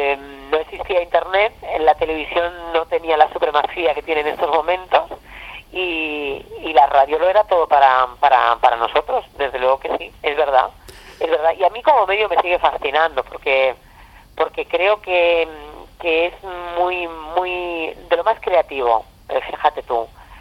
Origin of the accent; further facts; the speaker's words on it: Extremadura, Spain; Y luego cuando me voy ya de mi pueblo a Badajoz, pues estando estudiando, trabajando, un poco de todo